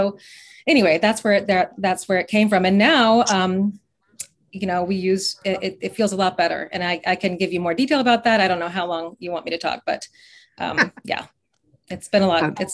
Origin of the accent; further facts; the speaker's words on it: Knoxville, Tennessee, United States; I grew up with spirituals. I grew up in Knoxville, Tennessee, and my father's a church music director